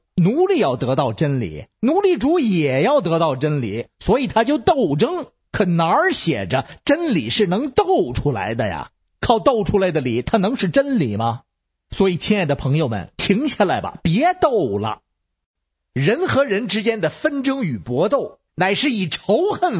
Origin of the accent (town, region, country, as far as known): Beijing, China